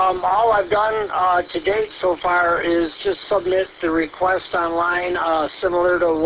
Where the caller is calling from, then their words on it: Groveland Township, Michigan, United States; And I'm transmitting from Groveland Township, Michigan. Over.